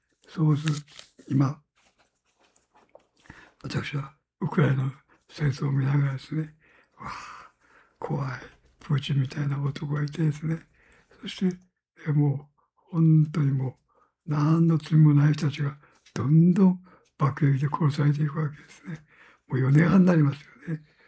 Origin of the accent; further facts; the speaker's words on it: Kumamoto, Japan; 私はもともと熊本の出身ですけれども